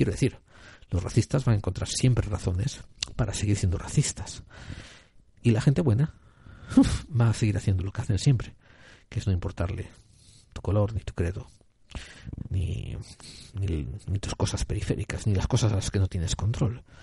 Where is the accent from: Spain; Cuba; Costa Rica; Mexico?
Spain; born there; Yo nací en España, pero seguramente algunos antepasados míos hace 300 años fueron marroquíes, por eso yo ahora tengo la tez un poco aceitunada y el pelo un poquito rizado, pero me puedo considerar un blanco español.